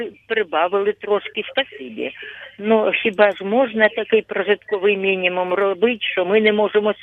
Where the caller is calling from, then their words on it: Kharkiv Oblast, Ukraine; Я з Харківщини вам дзвоню.